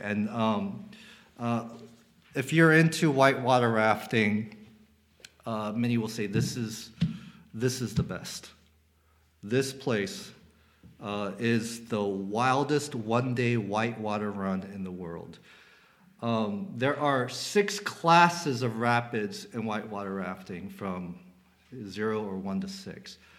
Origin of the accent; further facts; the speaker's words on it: West Coast, United States; I have slept through an earthquake growing up in the West Coast.